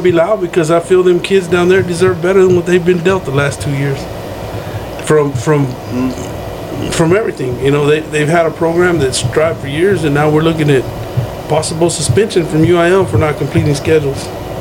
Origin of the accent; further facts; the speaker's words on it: Grand Falls, Texas, United States; Everybody knows I'm from Grand Falls.